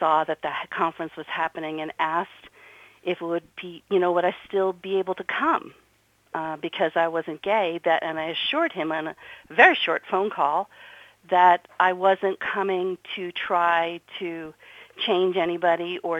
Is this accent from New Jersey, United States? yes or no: yes; New Jersey, United States; I'm from New Jersey.